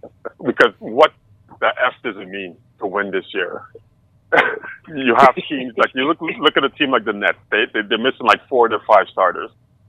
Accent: Montreal, Quebec, Canada; when we grew up in Montreal

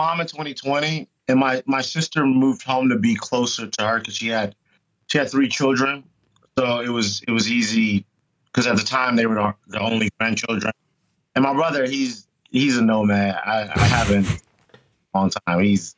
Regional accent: Detroit, Michigan, United States; moved away as an adult; now in Los Angeles, United States; my childhood, the first part of my life, I grew up in Detroit, Michigan, and then I went to college in Florida

